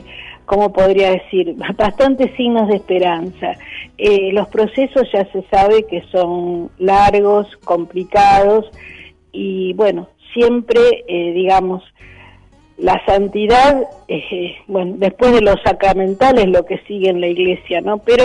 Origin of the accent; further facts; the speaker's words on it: Barracas, Buenos Aires Province, Argentina; porque yo soy de Barracas